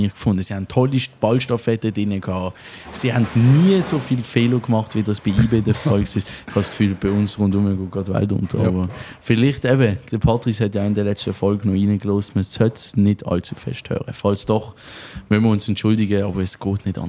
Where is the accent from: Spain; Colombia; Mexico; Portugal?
Spain; freue mich, meine auch als Spanier